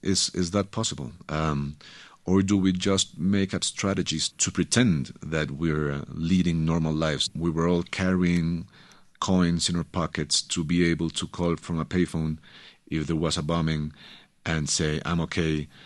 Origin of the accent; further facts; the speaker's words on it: Colombia; Well, one of the situations that I grew up living in Colombia in the 80s was young or youngish men trying to become rich very quickly